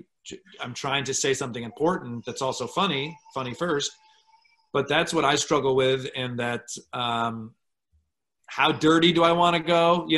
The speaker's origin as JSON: {"language": "English", "region": "Michigan", "country": "United States", "tie": "born or raised there", "said": "And as an American, as a privileged white kid growing up in Michigan, it stunned me."}